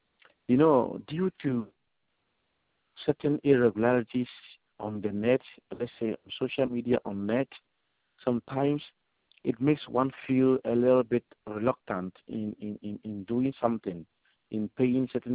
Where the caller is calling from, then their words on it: Ghana; I'm speaking from Ghana.